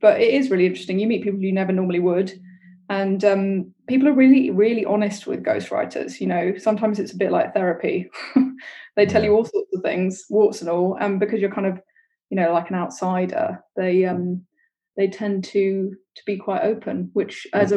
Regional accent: London, United Kingdom; Yeah, my dad is Cypriot. So yeah, but I mean, they're British. We grew up in Tooting in southwest London. So that's pretty much where it all began. And I live now in southeast London near Peckham, so I haven't really moved too far.

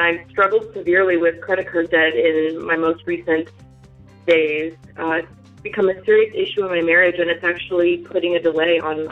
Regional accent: Minneapolis, Minnesota, United States; I'm from Minneapolis. My single mom struggled a lot with money, and she never let us know.

